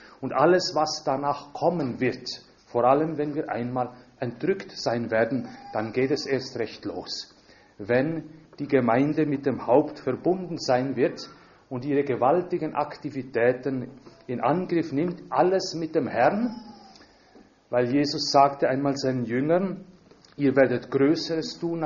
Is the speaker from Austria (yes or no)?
no; Valais, Switzerland; Ich komme aus der Südwestschweiz. Man spricht dort das südlichste Deutsch. Das ist ein Dialekt, der zwar französisch gedacht wird, kann man sagen.